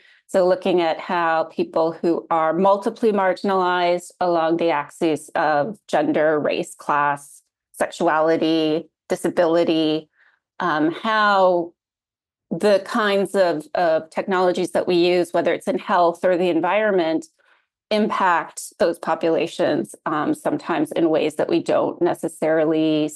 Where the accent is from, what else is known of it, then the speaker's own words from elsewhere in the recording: Canada; moved away; I'm Canadian, but I've been here since 2017.